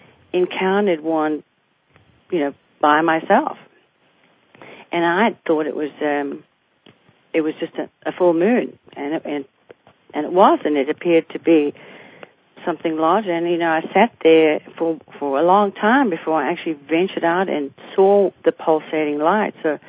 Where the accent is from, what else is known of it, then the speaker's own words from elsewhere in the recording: South Africa; also born or lived in Houston; now in United States; I'm from South Africa originally, and I moved over to America 30 years ago and settled in Houston for 17 years.